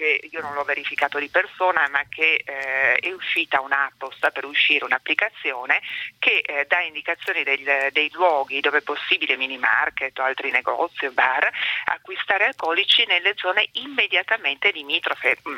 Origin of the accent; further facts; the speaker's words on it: Turin, Piedmont, Italy; sono una torinese che ha l'ufficio, l'istituto in San Salvario proprio